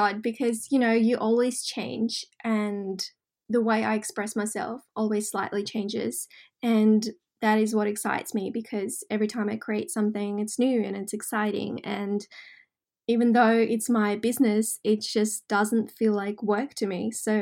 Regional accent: Russia; now in Australia; even though I grew up in Russia, I consider Australia home.

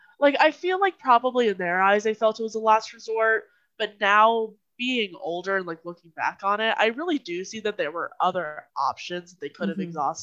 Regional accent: Florida, United States; I'm originally from Florida, and Georgia is a neighboring state.

